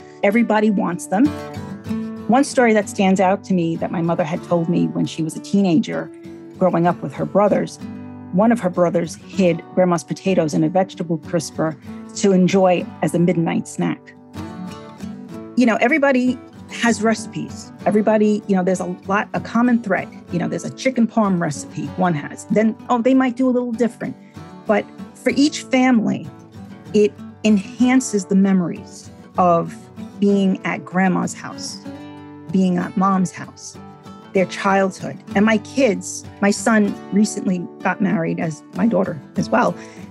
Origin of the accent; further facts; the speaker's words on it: Bronx, New York, United States; born and raised in the Bronx, Morris Park Avenue, raised my family in Pelham Bay.